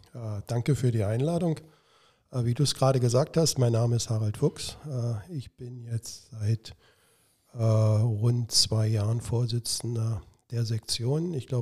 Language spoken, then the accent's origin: German; Berlin, Germany; Also der Einstieg als Berliner Kind kam ganz klar über den künstlichen Kletterturm Teufelsberg Mitte der 70er Jahre.